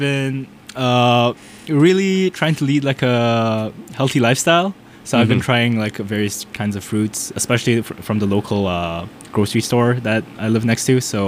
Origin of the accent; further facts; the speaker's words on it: Bhutan; I'm a senior at Tufts. I hail from Bhutan, the Kingdom of Bhutan.